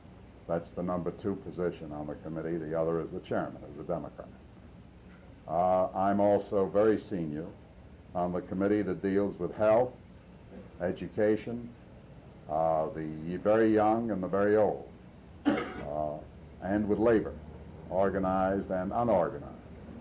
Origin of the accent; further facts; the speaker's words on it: New York, United States; I'm a New Yorker born and bred.